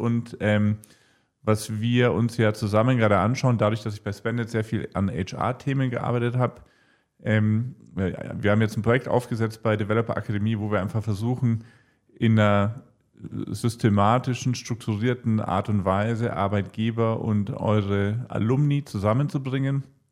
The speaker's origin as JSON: {"language": "German", "town": "Munich", "region": "Bavaria", "country": "Germany", "tie": "born or raised there", "also_born_or_lived": "London", "said": "ich bin Münchner, bin in München in Schwabing geboren, hier aufgewachsen, habe BWL studiert, habe ein paar Jahre im Banking in London verbracht und bin 2008 zurückgekommen"}